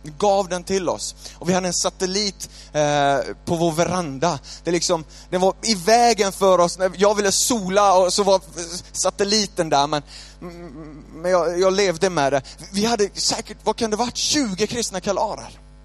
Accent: Canada; Jag är från Kanada, jag har bott där alldeles för länge.

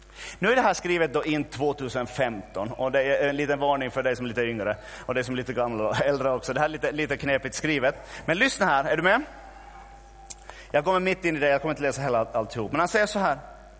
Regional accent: Ostrobothnia, Finland; Vi är ju österbottningar, de flesta av oss.

